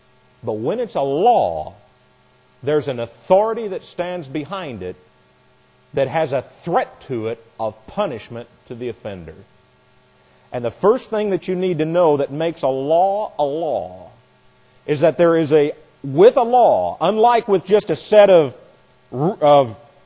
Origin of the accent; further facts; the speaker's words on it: Frankfort, Indiana, United States; where I grew up in Indiana, I grew up in such a little tiny town that we didn't even have street signs.